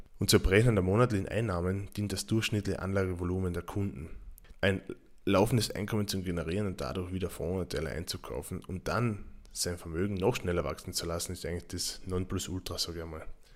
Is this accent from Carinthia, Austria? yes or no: yes; Carinthia, Austria; Ich als Kärntner tue mir halt relativ schwer, den Namen On360 auszusprechen.